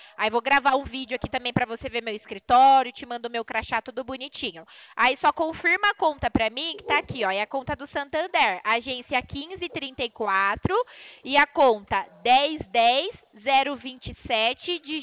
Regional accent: São Paulo, Brazil; Eu trabalho aqui na região de Itu. Eu sou de São Paulo.

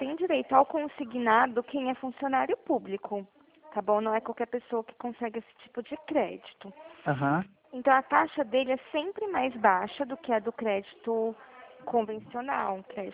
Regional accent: São Paulo, Brazil; estou em São Paulo, isso eu sou de São Paulo.

